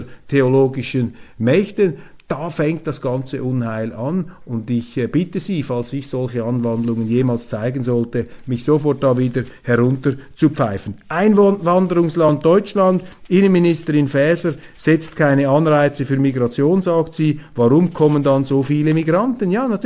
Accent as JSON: {"language": "German", "country": "Switzerland", "said": "dieser Verfassungsschutz ist für mich eine Behörde, die nach meinem Verständnis jetzt als Schweizer einer Demokratie nicht würdig ist."}